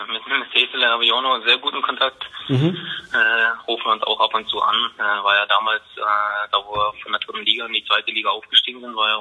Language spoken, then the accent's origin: German; Dresden, Saxony, Germany; Und deswegen bin ich ein Dresdner Junge und bin auch stolz darauf